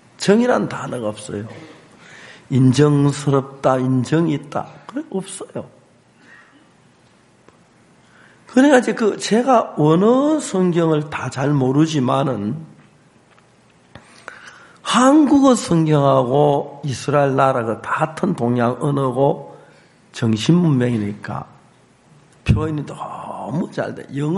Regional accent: Gyeongsang, South Korea; 사실 제 아내는 서울서 자랐고 저는 경상도서 자랐기 때문에 우리가 식성이 안 맞았어요.

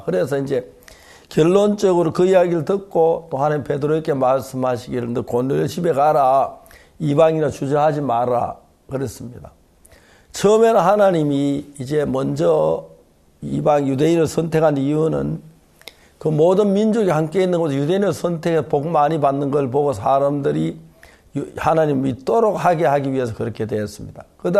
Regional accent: South Korea; 지금은 제가 한국인인데

